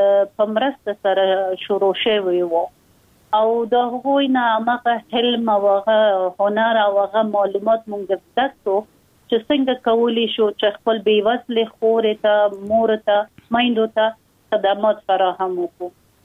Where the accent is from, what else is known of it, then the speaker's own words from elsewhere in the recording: Afghanistan; ما یک خانم مسلمان هستم، از افغانستان هستم